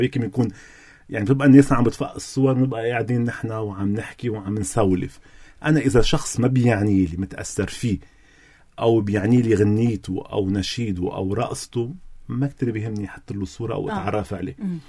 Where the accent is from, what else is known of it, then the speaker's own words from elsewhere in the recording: Ehden, North Governorate, Lebanon; مع احترامي لضيعتي ببلش من أهدن إلى كل ضيعة بلبنان